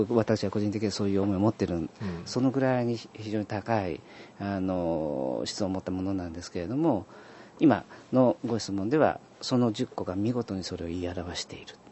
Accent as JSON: {"language": "Japanese", "region": "Tokyo", "country": "Japan", "tie": "born there", "said": "僕は東京で生まれて、うんうん、全くその関西には縁がない人間なんですけれども"}